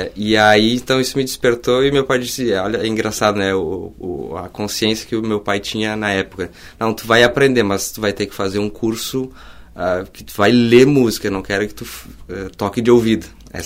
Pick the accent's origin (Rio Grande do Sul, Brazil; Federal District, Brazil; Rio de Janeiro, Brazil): Rio Grande do Sul, Brazil; Bento Gonçalves; na cidade de Bento Gonçalves, de onde eu venho.